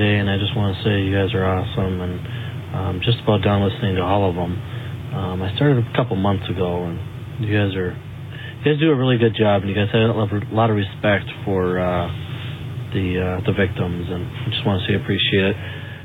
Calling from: Minnesota, United States; I am calling from Minnesota again.

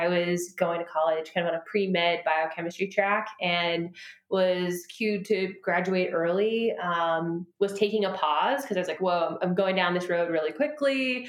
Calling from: Pennsylvania, United States; I am currently in Pennsylvania at my parents' house. I fled New York about a month and a half ago

